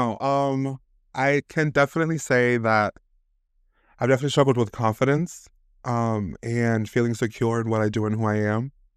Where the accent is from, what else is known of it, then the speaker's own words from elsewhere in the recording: Wichita, Kansas, United States; I'm from Wichita, Kansas.